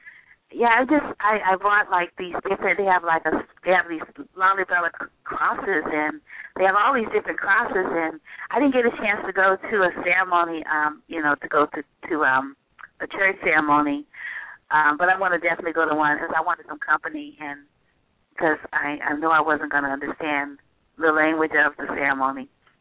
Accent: San Francisco, California, United States; we talked about off the air and maybe a little bit on the air about our Louisiana roots and growing up in San Francisco.

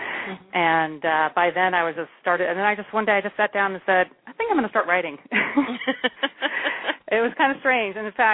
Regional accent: California, United States; I'm born and raised in California, actually, California girl.

